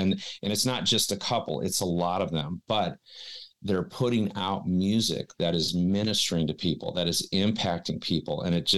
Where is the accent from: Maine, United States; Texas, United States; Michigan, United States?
Michigan, United States; Detroit; But I'm from Michigan, grew up in Congo, and my dad was born out there.